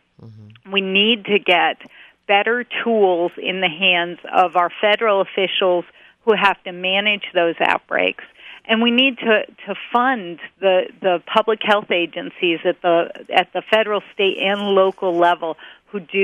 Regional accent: Vermont, United States; I grew up in Vermont, and you could always smell when the manure was being applied to the farm field.

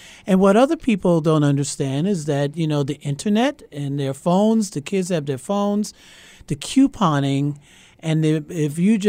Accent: New York, United States; now in Minnesota, United States; I'm from New York. I can remember the van in Harlem, New York City. Some of my friends here in Minnesota said they remember it

